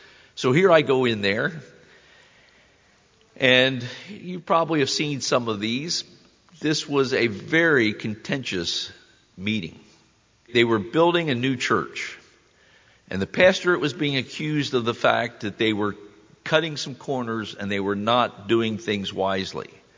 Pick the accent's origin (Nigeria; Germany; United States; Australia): United States; Haddonfield, New Jersey; I grew up in the Haddonfield branch in New Jersey